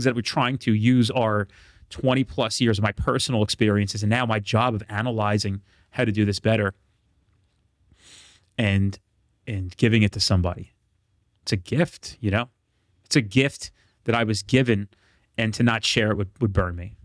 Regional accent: New Jersey, United States; I speak with passion and emotion. I curse. I'm from New Jersey.

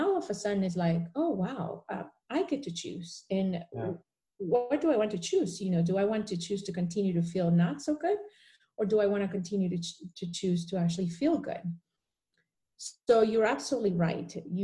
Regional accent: Mexico City, Mexico; I'm from Mexico City, so you know that. I may not be saying that right.

